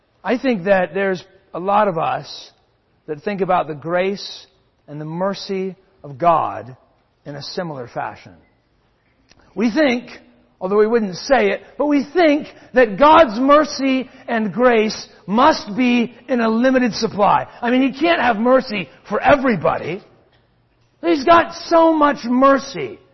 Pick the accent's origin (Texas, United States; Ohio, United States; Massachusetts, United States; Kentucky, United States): Ohio, United States; Circleville; For me, growing up, it was the thumbprint cookies from Lindsay's Bakery in Circleville, Ohio, my hometown.